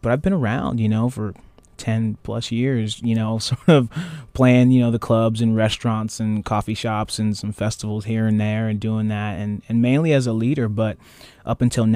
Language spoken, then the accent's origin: English; Pittsburg, California, United States; I'm from the East Bay originally. Actually, grew up in Pittsburgh, California. Went to grade school and high school there.